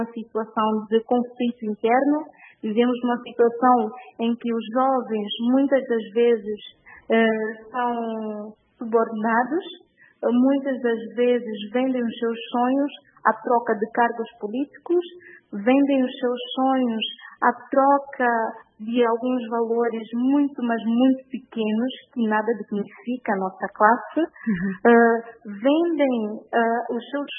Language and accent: Portuguese; São Tomé & Príncipe; enquanto santomense, de dar a minha voz ao mundo